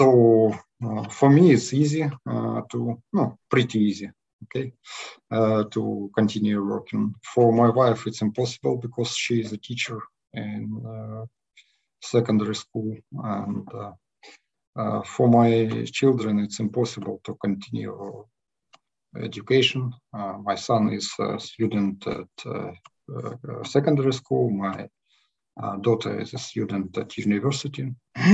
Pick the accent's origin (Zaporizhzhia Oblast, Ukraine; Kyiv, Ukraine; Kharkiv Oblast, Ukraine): Kharkiv Oblast, Ukraine; Kharkiv; English is a second language; Originally, I am from Kharkiv. It's in the eastern part of Ukraine, next to Russia. And my native city was one of it was the first under Russian aggression.